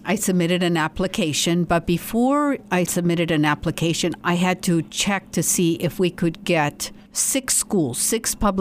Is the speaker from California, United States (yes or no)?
yes; Guadalupe, California, United States; Yes, I'm from California, so I'm here now as a transplant in New Mexico and loving it. I really enjoy southern New Mexico and working at NMSU.